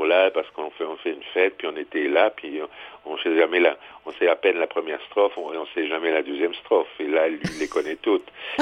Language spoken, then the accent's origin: French; Grand Est, France; born there; Vous savez, je suis alsacien de naissance.